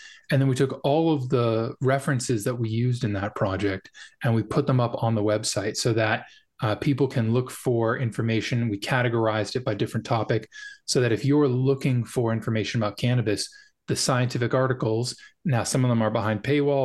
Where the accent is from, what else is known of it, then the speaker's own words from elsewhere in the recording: Los Angeles, California, United States; saw the differences in the way that friends were being treated, Black friends versus white friends growing up in Los Angeles, very different treatment by the police.